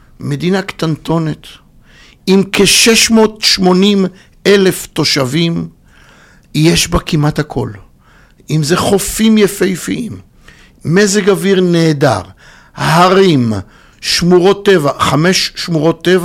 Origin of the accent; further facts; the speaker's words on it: Kfar Saba, Central District, Israel; אז אני יליד כפר סבא, בוא נגיד, מסלול נורמלי של כל נער וילד במדינת ישראל